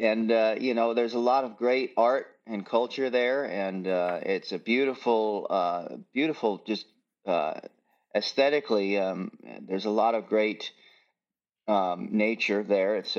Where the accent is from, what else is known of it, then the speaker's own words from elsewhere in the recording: Austin, Texas, United States; born there; also born or lived in Hawaii; It's where I was born. I was born in Austin, kind of grew up all over the world, really. Hawaii and, you know, all these places.